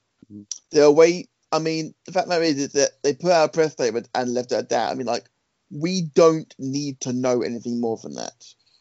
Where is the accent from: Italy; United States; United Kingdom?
United Kingdom; England; I'm English.